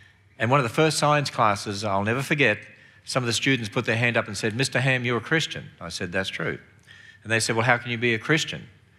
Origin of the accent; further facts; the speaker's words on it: Australia; accent: southern; I have a southern accent. Very deep southern. I come from Australia originally.